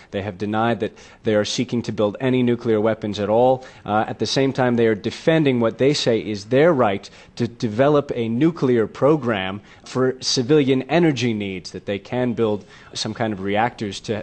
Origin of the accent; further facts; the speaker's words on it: United States; They react very positively to me when they learn that I'm an American.